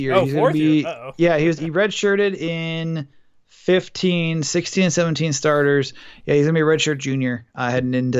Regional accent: Milwaukee, Wisconsin, United States; I'm from Milwaukee, so those are my two go-to companies for those brats.

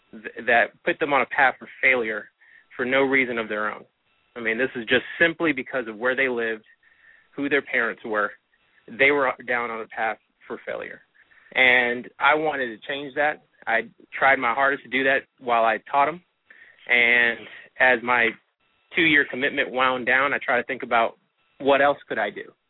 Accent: Columbus, Georgia, United States; also born or lived in Miami / Houston; now in Atlanta, United States; I'm actually from Columbus, Georgia, and spent most of my life there.

